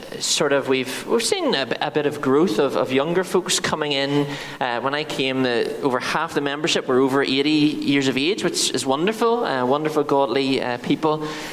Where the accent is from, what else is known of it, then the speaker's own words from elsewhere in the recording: Lisburn, Northern Ireland, United Kingdom; I'm the pastor in Lisburn Baptist Church, and I grew up in Lisburn.